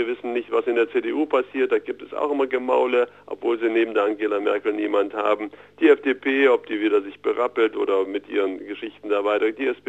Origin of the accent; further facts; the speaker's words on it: Thuringia, Germany; wir als Thüringer sind ja sogar ein bisschen stolz